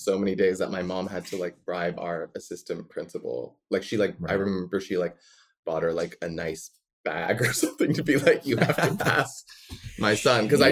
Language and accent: English; Miami, Florida, United States; And I grew up in Miami.